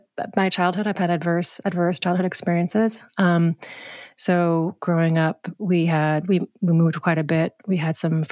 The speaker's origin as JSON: {"language": "English", "region": "New England", "country": "United States", "tie": "born or raised there", "said": "I grew up in New England, which is a lot of rural woods and mountains and the Appalachians."}